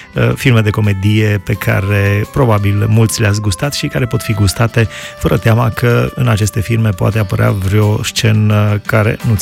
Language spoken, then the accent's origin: Romanian; Alba Iulia, Alba County, Romania; eram în Alba Iulia, am crescut în Alba Iulia